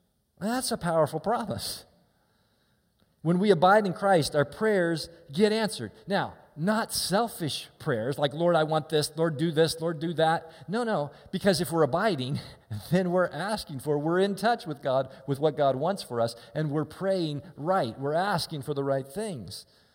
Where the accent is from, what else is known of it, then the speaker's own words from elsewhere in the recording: Kansas City, Missouri, United States; I grew up in Kansas City as a kid.